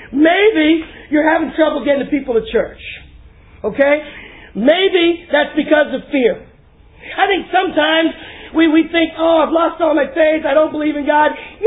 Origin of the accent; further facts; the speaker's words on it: Texas, United States; But I grew up in East Texas.